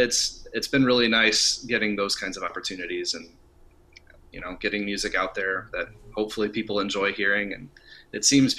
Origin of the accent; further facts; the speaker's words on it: Nashville, Tennessee, United States; also born or lived in Louisiana / Mexico; But I'm from Nashville originally, went to Vanderbilt for my undergrad